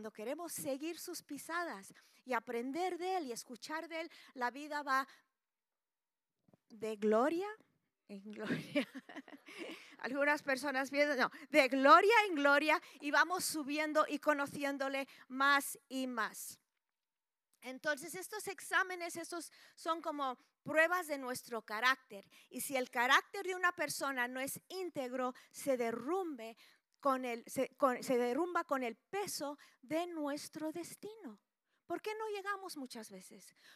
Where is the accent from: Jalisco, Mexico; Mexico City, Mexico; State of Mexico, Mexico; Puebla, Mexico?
Mexico City, Mexico; moved away as an adult; now in Spain; Yo soy hija de misionera, yo misioneros, crecí en la Ciudad de México toda mi infancia, mi juventud, toda la vida. Luego llegué a España en 1980